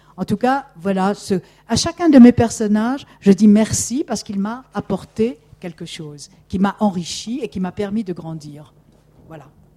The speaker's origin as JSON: {"language": "French", "country": "Algeria", "moved": "yes", "said": "Je suis pied noir, j'ai quitté l'Algérie en 61 et je n'y avais plus jamais remis les pieds."}